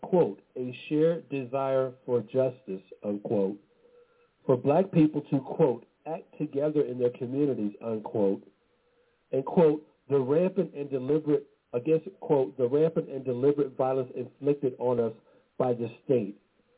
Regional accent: Atlanta, Georgia, United States; shot and killed on July 4th, 2020 in Southeast Atlanta, my hometown.

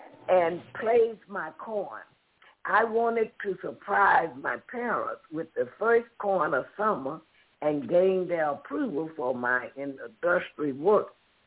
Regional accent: Ohio, United States; As a lad growing up in Ohio, I was always curious about the possibility of growing corn in our backyard.

